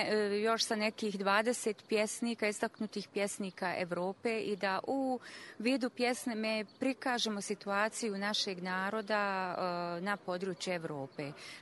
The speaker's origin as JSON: {"language": "Bosnian", "town": "Sarajevo", "region": "Federation of Bosnia and Herzegovina", "country": "Bosnia & Herzegovina", "tie": "born there", "said": "Da, ja sam Romkinja, rođena sam u Sarajevu, u romskom naselju Gorica."}